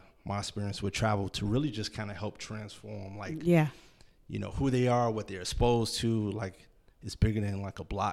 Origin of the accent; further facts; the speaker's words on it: Chicago, Illinois, United States; Like, no, I grew up Southside Chicago. Like, and anyone who's from Chicago or been there knows exactly what that means.